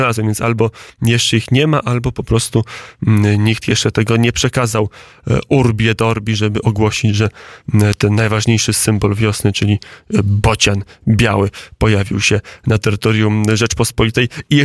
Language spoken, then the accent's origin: Polish; Warsaw, Masovian Voivodeship, Poland; born there; now in Podkowa Leśna, Poland; Ja co prawda się urodziłem w szpitalu na Inflanckiej w Warszawie, ale to prawda, mieszkam poza Warszawą.